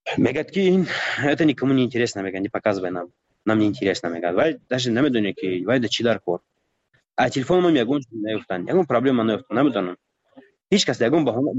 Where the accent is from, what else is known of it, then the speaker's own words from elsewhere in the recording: Tajikistan; من گفتم من تاجیکم گفتم از تاجیکستانم